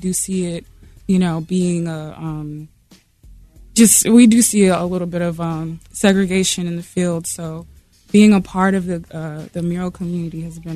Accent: New Bern, North Carolina, United States; I'm doing it in New Bern in my hometown.

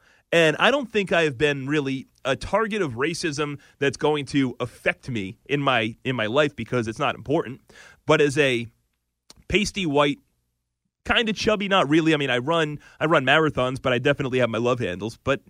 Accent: Lynn, Massachusetts, United States; because I've got family and friends in Lynn, I grew up playing in Lynn

